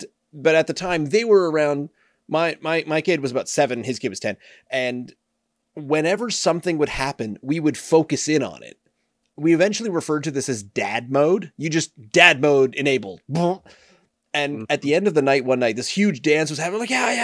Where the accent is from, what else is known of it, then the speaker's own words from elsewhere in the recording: Nova Scotia, Canada; We're like, it's all right, sir. We're from Nova Scotia. This is just how we do.